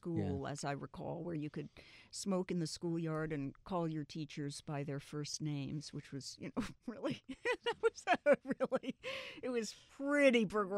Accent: New York City, New York, United States; moved away; up in New York City. Then I moved to New Mexico.

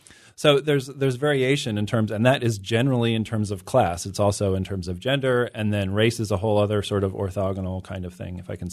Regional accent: Indiana, United States; No, I'm from Southern Indiana, which is actually sort of a northern part of Kentucky in terms of a dialect.

